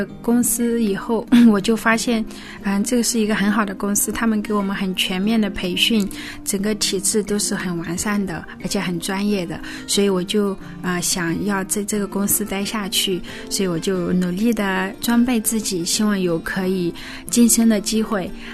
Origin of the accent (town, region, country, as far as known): China